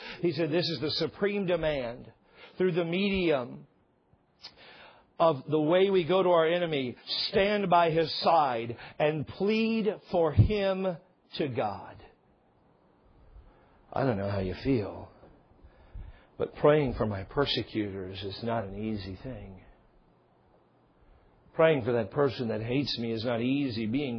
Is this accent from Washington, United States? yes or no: yes; Washington, United States; I remember growing up in Washington, it was like 10 inches in a month.